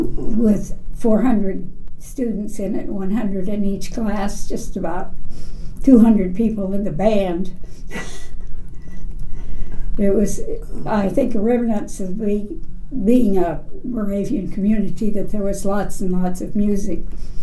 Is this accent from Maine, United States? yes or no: no; West Salem, Illinois, United States; And I grew up in West Salem, Illinois, which is south and east of Salem.